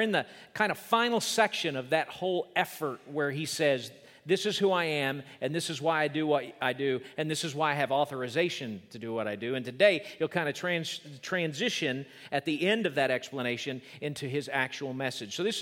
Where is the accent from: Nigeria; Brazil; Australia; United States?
United States; Oklahoma; I'm comfortable wearing this and overalls because I grew up in Oklahoma.